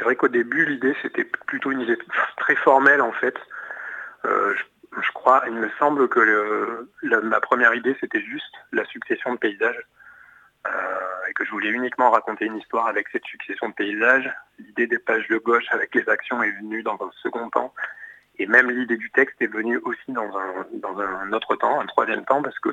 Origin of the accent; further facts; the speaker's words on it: Aurillac, Auvergne-Rhône-Alpes, France; il doit y avoir un petit peu des paysages de là où j'ai grandi, je grandis dans le Cantal. Donc voilà, moi j'ai quand même grandi dans une ville, Aurillac, donc un paysage plutôt urbain